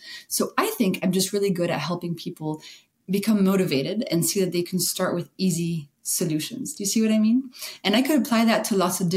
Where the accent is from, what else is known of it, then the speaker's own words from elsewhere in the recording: France; I grew up in France where every single cover of the magazine was like, how to lose 15 pounds in 2 days.